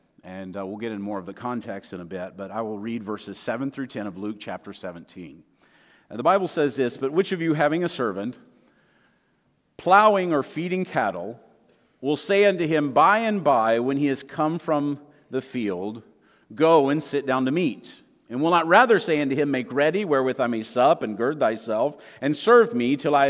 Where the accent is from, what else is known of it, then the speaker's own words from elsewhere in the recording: China; as many of you know, I grew up in China and ministered there for many years.